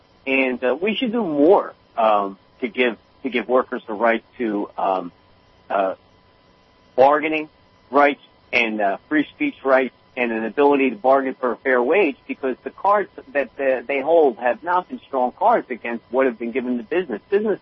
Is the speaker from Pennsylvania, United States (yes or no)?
yes; Philadelphia, Pennsylvania, United States; I love Philadelphia. Philadelphia is my hometown, but I consider myself a Pennsylvania guy